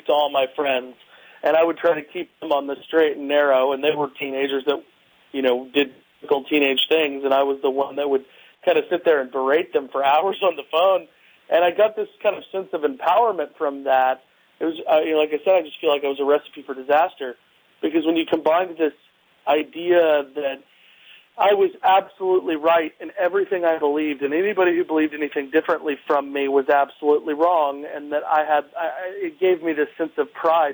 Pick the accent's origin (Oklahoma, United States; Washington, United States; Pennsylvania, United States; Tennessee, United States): Tennessee, United States; Nashville; Well, I was raised in the Bible Belt in Nashville, Tennessee. I'm actually here right now visiting.